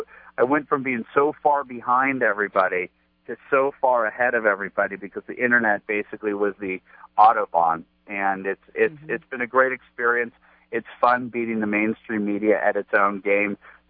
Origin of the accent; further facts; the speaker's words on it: Hollywood, California, United States; I grew up in Hollywood, was involved in Hollywood in the old media.